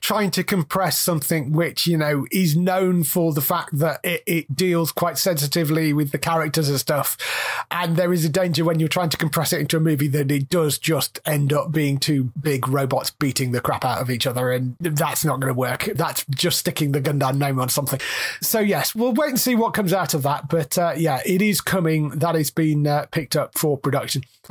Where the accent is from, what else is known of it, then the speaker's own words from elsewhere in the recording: Australia; I'm Australian, and it's who I am.